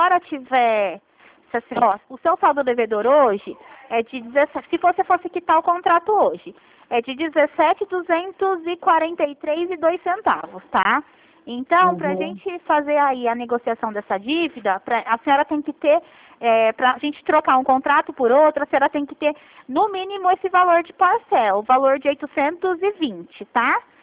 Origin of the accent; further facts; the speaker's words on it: Ribeirão Preto, São Paulo, Brazil; eu também sou aqui de Ribeirão, né?